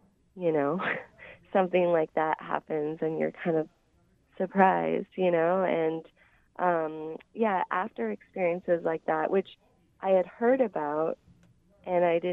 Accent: Canada; I think maybe because we're both Canadian

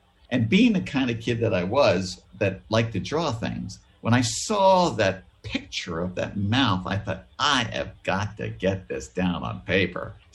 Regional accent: United States; I, as an American, was in the UK

